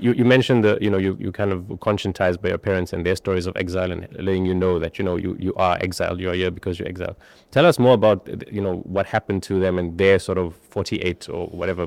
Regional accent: South Africa; and I'm South African. So when I was much younger, I saw my country be liberated.

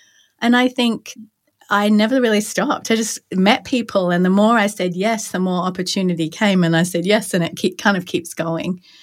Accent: Australia; moved away; I didn't know that I was ambitious as an Australian at all.

